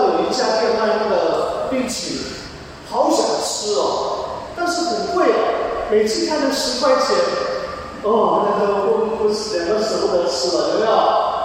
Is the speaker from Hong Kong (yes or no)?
yes; Hong Kong; 香港的状况啊，我是香港人，当然我比更多的人更同心。